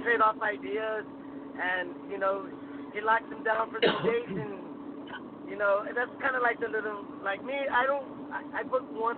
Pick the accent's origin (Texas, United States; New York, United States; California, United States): Texas, United States; Houston; I'm from Houston.